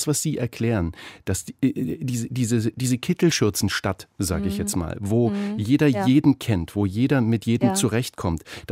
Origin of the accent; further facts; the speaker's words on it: Apolda, Thuringia, Germany; ich bin in Thüringen aufgewachsen, Apolda, Kleinstadt in Thüringen.